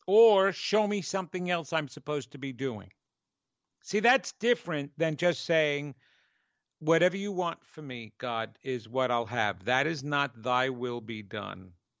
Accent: New York, United States; accent: New York; that's my New York accent, surrender, or surrendering.

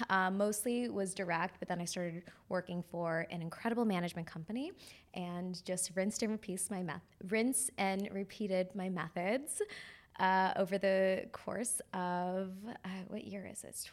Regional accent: New York City, New York, United States; So I am a New Yorker. I was born in the Upper East Side.

